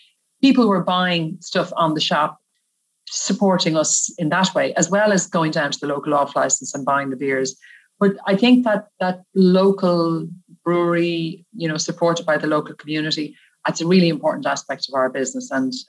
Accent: Malahide, Leinster, Ireland; we are all Northsiders. So I'm from Malahide and born and reared.

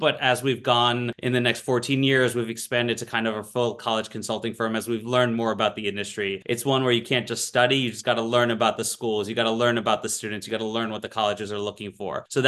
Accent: New Jersey, United States; also born or lived in New York; now in Philadelphia, United States; So I guess I am originally from Jersey. I was born in New York, but lived in Jersey most of my life. Came to Philadelphia for college and never left.

